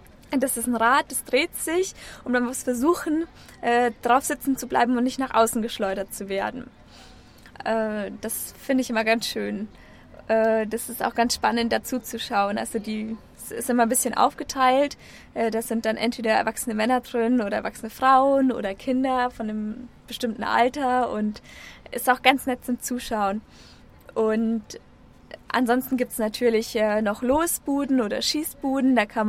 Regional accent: Fürstenfeldbruck, Bavaria, Germany; ich komme aus Fürstenfeldbruck, aus der Nähe von München.

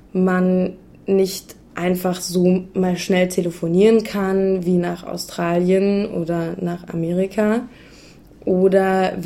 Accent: Germany; damit ich in Kontakt zu meinem Heimatland bleibe, mit meinem Heimatland bleibe, also mit Deutschland.

